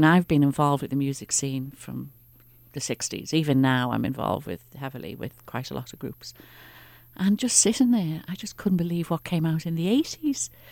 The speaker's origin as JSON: {"language": "English", "town": "Dublin", "region": "Leinster", "country": "Ireland", "accent": "Irish", "said": "Oh, that's the Irish in me. I'm from Dublin."}